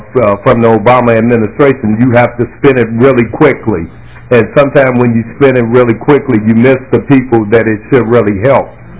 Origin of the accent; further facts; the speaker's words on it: Minneapolis, Minnesota, United States; I'm from Minneapolis